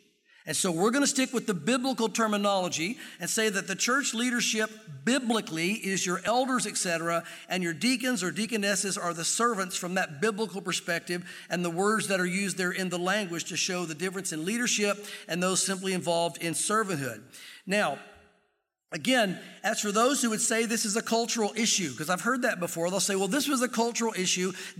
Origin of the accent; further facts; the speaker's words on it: Southern US, United States; growing up in the South, I think some of the terminology gets used in different ways.